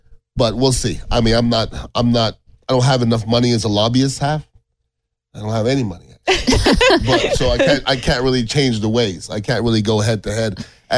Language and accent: English; Canada; born there; And I'm being Canadian, Canadian born.